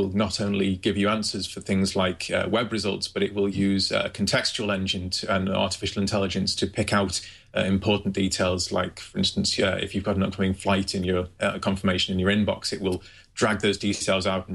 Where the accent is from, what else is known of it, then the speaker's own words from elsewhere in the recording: United Kingdom; accent: British; perhaps with my British accent, that's one of the issues faced.